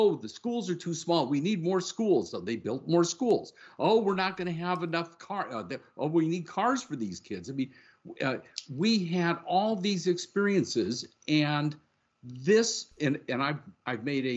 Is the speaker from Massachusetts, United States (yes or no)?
no; Los Angeles, California, United States; I was raised in Los Angeles, and so we didn't have to be taught anything about moving tectonic plates.